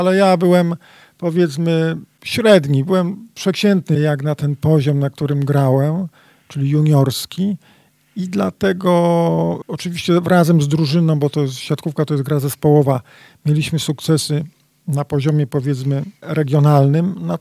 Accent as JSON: {"language": "Polish", "town": "Sosnowiec", "region": "Silesian Voivodeship", "country": "Poland", "tie": "born or raised there", "said": "pochodził z Sosnowca, tak jak ja. Ja się urodziłem w Sosnowcu, tam moi rodzice mieszkali przez wiele lat. Moja mama do dzisiaj tam mieszka."}